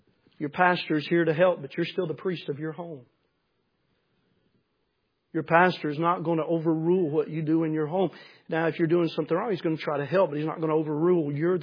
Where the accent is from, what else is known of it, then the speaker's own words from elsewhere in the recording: Manchester, Tennessee, United States; When I was a little boy, when I grew up in Manchester, Tennessee, and until I was about 12 years old, we went to New Union Baptist Church